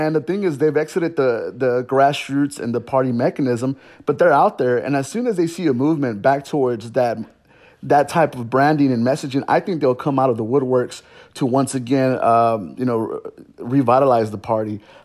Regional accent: Houston, Texas, United States; I'm from Houston

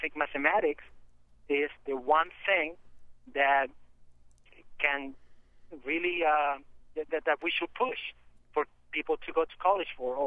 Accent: Peru; moved away; My parents were, my dad was a janitor. I'm originally from Peru, and we were able to move here eventually.

